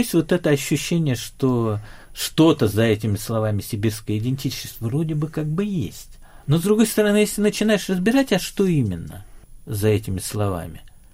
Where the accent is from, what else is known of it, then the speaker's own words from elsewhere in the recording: Tomsk, Siberia, Russia; я еврей, но я там ссыльный, да, для моих дедов. Томск был местом ссылки, я себя определяю как сайбериан